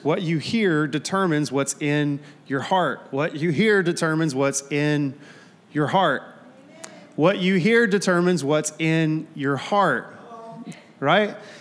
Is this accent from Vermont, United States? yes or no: no; Texas, United States; I'm going to go with logos because I'm from East Texas, okay?